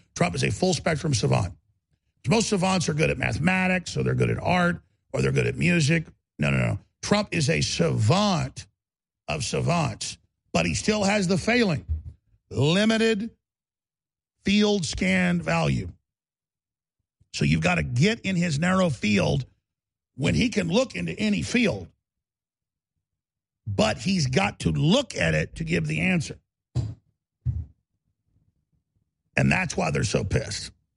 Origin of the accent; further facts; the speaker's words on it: Dallas, Texas, United States; I grew up in Dallas and all the underground parking garages said, this is your nuclear fallout shelter.